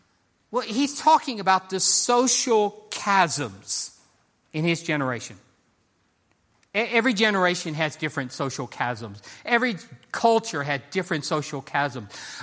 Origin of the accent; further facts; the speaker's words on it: United States; accent: American; You begin talking, and I have to admit, you can't miss it very much because of my accent, that I am American.